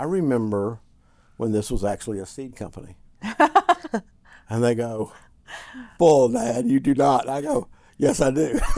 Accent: Russellville, Kentucky, United States; now in Nashville, United States; Well, and I saw it before that because I grew up in Russellville, Kentucky, which was north of here about an hour and a half.

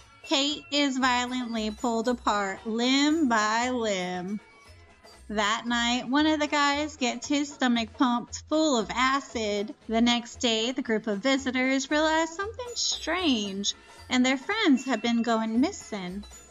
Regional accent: Florida, United States; I am born and raised in Florida.

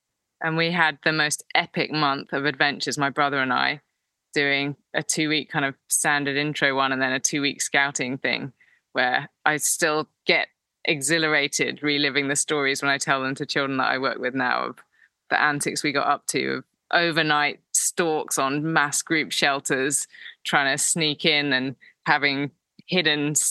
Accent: London, United Kingdom; I was growing up in London

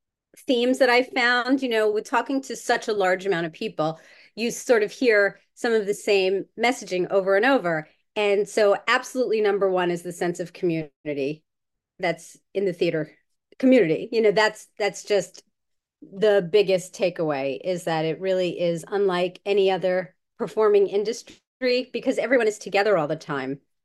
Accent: New York, United States; because I grew up in New York, I've lived here my whole life

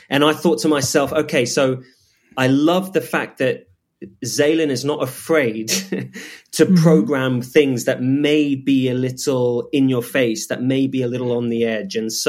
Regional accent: Ealing, London, United Kingdom; I'm not from North London. I'm from West London. I'm from Ealing.

